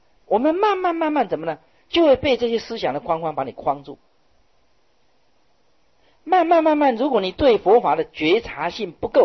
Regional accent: China; 那我们中国人要来受持这个八关斋戒

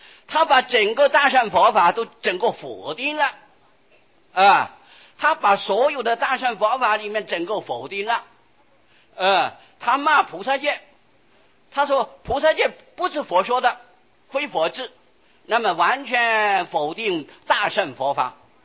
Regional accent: Taiwan; 老实说，40年前我们台湾人一般呢，有好多死掉的猪还是照吃不误的。我在6、7岁的时候，我还是亲身经验的啊

